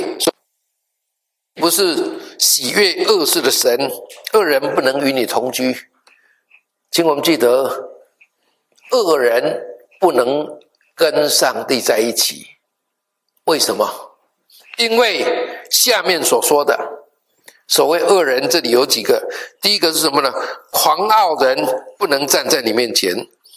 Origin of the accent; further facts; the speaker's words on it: Taiwan; 我在台湾的乡下长大哈， 我觉得那是很有意思的事情